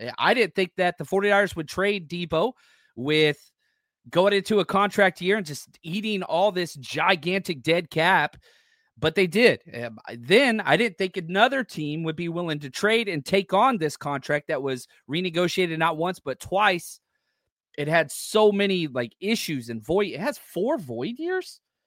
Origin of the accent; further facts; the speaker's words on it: Dallas, Texas, United States; Born and raised in Dallas my entire life.